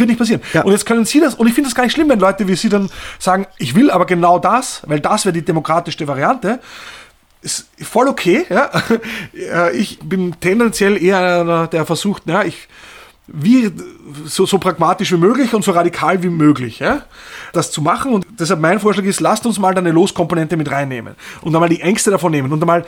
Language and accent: German; Austria; Also da komme ich vielleicht dann doch aus Österreich, aus einer sehr stark sozialpartnerschaftlichen Tradition